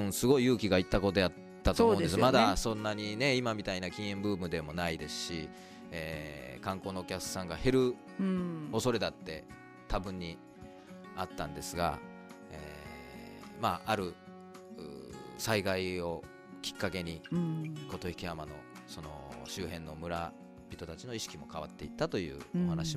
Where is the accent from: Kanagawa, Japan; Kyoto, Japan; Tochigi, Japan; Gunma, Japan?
Kyoto, Japan; Kyotango; 同じ京丹後市なんですけど、八坂町の鳥取というところです。